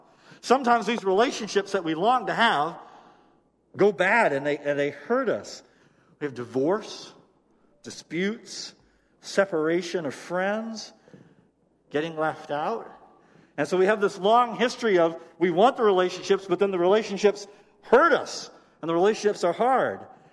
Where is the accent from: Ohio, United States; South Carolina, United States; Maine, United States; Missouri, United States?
Maine, United States; Limington; I lived in southern Maine, so I grew up in Chesterville, but we called it Limington, and some of you might know where Limington is. It's a little town in southern Maine that's a lot like Chesterville.